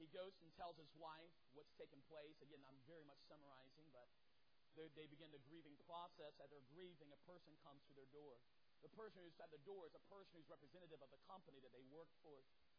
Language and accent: English; Morehead City, North Carolina, United States; born or raised there